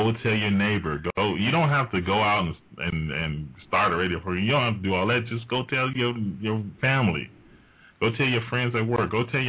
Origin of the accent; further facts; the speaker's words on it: United States; Now, as an American living in this world for the last 50 years, I have no complaints.